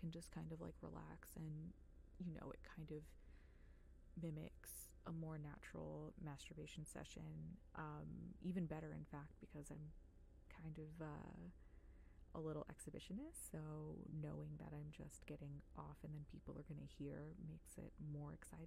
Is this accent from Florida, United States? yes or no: yes; Florida, United States; because I grew up in South Florida. The majority of the week is Spanish speaking.